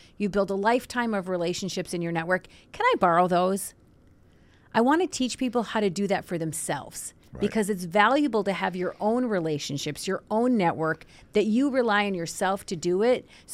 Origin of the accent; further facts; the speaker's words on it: Mankato, Minnesota, United States; also born or lived in Cairo, Egypt; it's a far cry from the 30,000 people in Mankato, my hometown. So it was a lot to get used to a big city